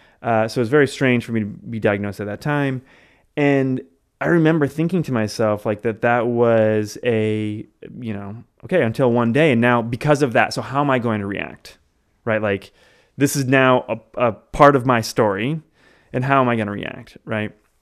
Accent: Michigan, United States; born there; I was born in Michigan and to my parents, right? There was no like, I didn't pick that state.

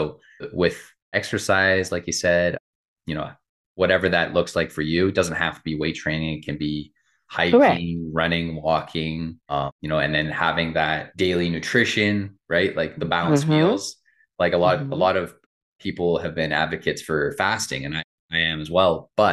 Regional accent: Canada; Well, because I'm from Canada, and even though we have universal health care

